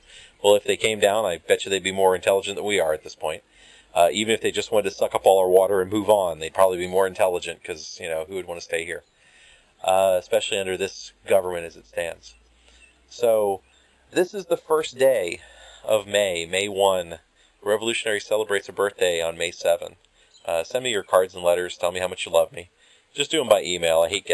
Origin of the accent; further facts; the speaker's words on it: United States; born there; I am an American by birth and by the grace of God, if you want to put it that way.